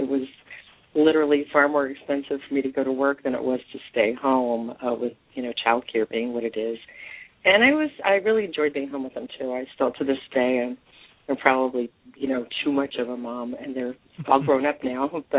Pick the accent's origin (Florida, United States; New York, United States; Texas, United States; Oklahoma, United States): Florida, United States; Miami; So I grew up in Florida. I'm in Miami and I very much still love my home.